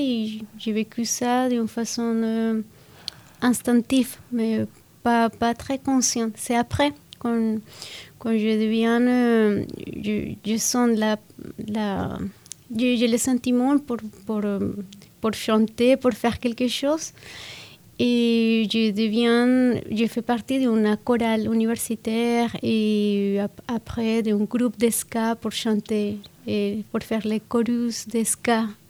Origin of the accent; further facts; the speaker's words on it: Venezuela; French is a second language; also born or lived in Colombia; Je suis née à la Colombie, mais depuis de très très petite, mon famille a fait la première migration au Venezuela.